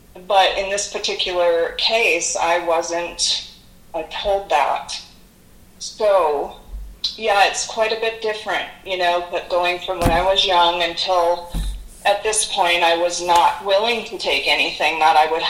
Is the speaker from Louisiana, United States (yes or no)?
no; Montana, United States; Well, I grew up in the Gallatin Valley. I went to school here. I worked here. And later on had children here.